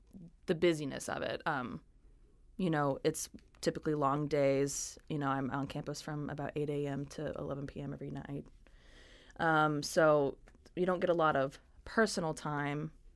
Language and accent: English; Knoxville, Tennessee, United States; because I'm actually from Knoxville, so I knew I wanted to go back home.